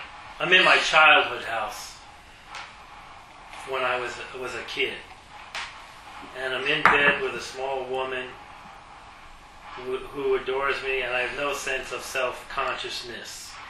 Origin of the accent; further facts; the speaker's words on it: New Jersey, United States; I'm in my childhood room from my growing up in New Jersey.